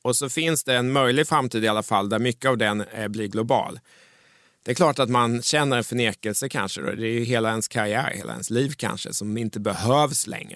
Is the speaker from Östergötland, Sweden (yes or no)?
yes; Mjölby, Östergötland, Sweden; När jag växte upp i Mjölby på treårsgräns så var världen väldigt lokal.